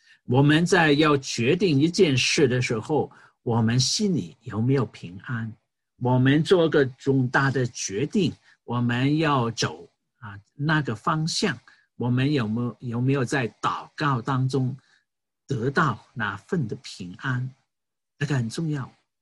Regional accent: China; 所以呢，在我们我们中国人常常说有心你真的有心了

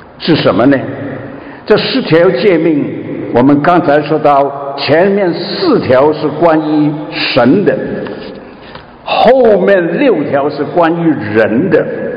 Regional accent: China; 我们从前觉得我们中国人要讲做人的话呢

